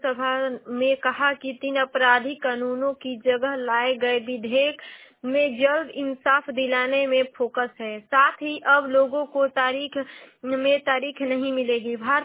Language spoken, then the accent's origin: Hindi; Ballia, Uttar Pradesh, India; और मैं बलिया जिले की निवासी हूँ।